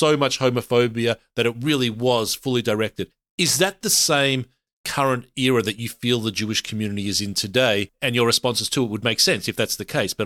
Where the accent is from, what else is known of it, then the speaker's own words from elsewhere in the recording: Australia; As a white straight guy growing up in Australia, that's not an experience that I am familiar with from a personal, but I do empathize with it.